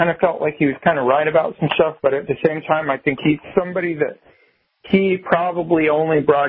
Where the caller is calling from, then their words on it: Florida, United States; from Florida.